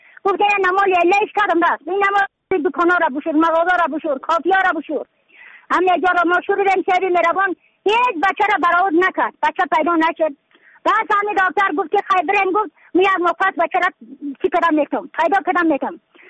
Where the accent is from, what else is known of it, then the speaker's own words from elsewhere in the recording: Badakhshan, Afghanistan; از بدخشان هستم، مرکز بدخشان ولسوالی اکل پایان قیره اوپینگ